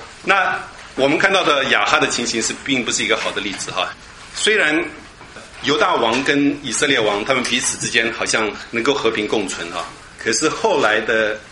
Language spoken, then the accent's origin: Chinese; China; 我们中国人常常做这种事情，对不对？